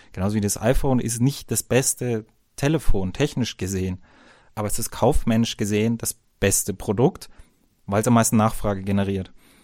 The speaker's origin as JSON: {"language": "German", "region": "Bavaria", "country": "Germany", "said": "Bin ja ein Bayer, muss immer ein bisschen Werbung machen für mein Heimatland bei euch Deutschen."}